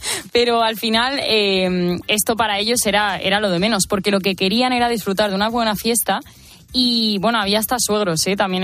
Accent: Málaga, Andalusia, Spain; yo soy de Málaga porque viví en Málaga de pequeña y ya me quedé ahí mi adolescencia

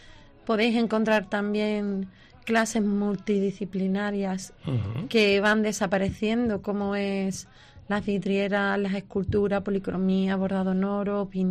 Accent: El Puerto de Santa María, Andalusia, Spain; Bueno, yo soy del Puerto Santa María también, y soy amante del mar

